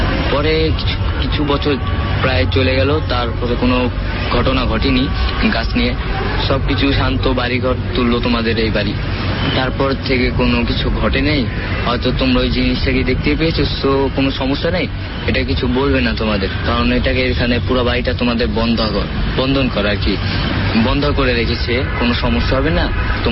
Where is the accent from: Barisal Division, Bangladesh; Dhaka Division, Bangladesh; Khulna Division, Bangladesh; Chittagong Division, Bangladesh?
Dhaka Division, Bangladesh; Dhaka; ঢাকা বাংলাদেশ থেকে বলছি